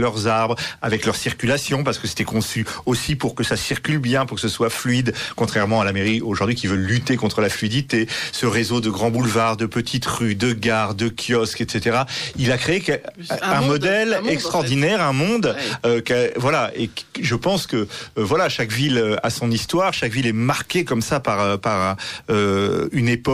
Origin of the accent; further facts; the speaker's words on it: Le Havre, Normandy, France; moved away as an adult; now in Paris, France; je suis né au Havre, enfin à Sainte-Adresse, près du Havre, j'ai grandi là-bas